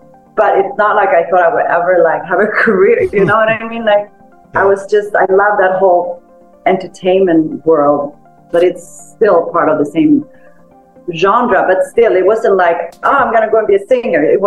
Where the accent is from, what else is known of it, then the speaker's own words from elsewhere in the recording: Sweden; because it's my home country and it's like so big in Sweden.